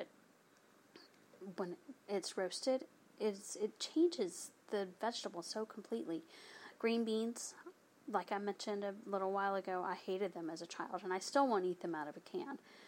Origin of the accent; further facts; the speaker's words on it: the South, United States; I'm from the South. They're butter beans.